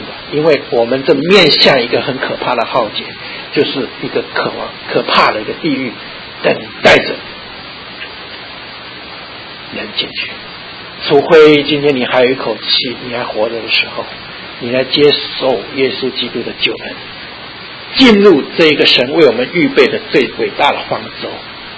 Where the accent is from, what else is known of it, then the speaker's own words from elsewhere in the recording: Taiwan; 我们台湾人哈很迷信，我觉得有一件事就是有点妙的。